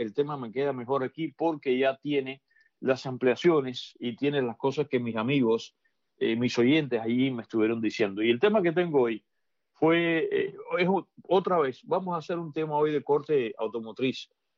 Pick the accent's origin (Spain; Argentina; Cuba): Cuba; now in United States; yo no soy testigo de esto, estoy hablando hasta que me fui de Cuba